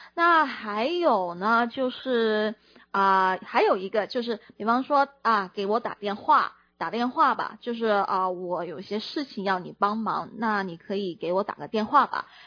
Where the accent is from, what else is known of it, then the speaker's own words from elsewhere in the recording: Hong Kong; 因为我在香港长大，所以呢我就会说啊，我有嘢要揾你。